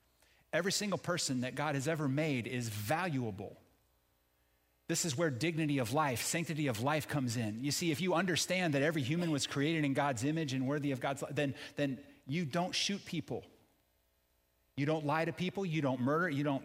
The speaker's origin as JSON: {"language": "English", "region": "Florida", "country": "United States", "tie": "born or raised there", "said": "And, you know, I grew up near the East Coast where, you know, surfing was a way of life. You go over there, kind of hang out in Daytona, Ormond Beach, you know, New Smyrna, those kind of places."}